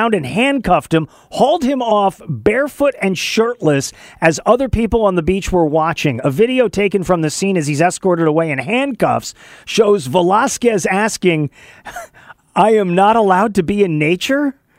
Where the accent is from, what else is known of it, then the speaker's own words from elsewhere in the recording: El Paso, Texas, United States; also born or lived in Boston; Born in Boston, and I grew up in El Paso, Texas.